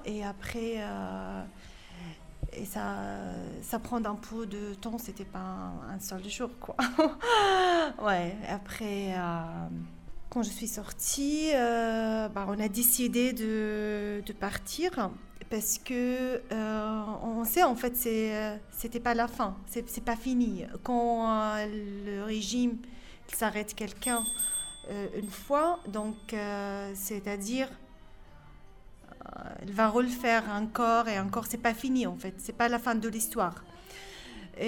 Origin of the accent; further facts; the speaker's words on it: Masyaf, Hama Governorate, Syria; French is a second language; moved away as an adult; Moi, je suis venue de countryside, campagne de Hama. Oui. Ma ville s'appelle Moussiaf. Donc c'est un petit ville, un peu près comme Arras, pas trop grand, pas trop petit aussi.